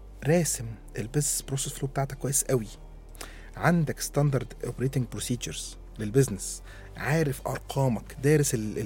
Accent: Egypt; لا احنا مصريين جامدين في الحتة

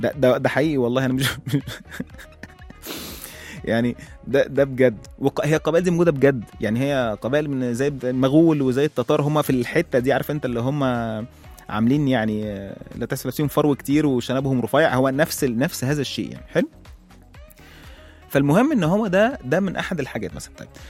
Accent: Egypt; فإحنا كمصريين يعني بنرجع تاني للدين

